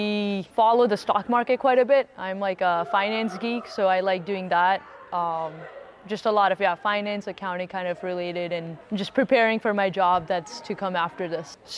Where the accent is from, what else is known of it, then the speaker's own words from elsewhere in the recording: India; now in United States; I'm originally from India, but I've lived in the U.S. for more than half my life.